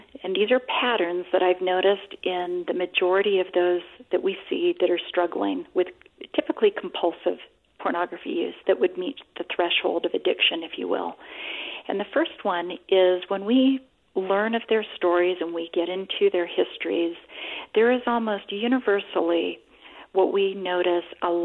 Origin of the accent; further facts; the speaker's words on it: Canada; now in United States; I'm originally from Canada and did clinical work in Canada and then came to the States for my graduate work.